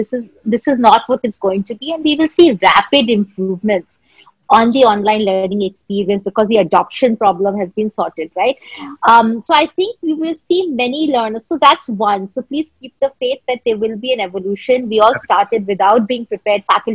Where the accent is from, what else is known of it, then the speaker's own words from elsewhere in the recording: Bihar, India; You know, I come from Bihar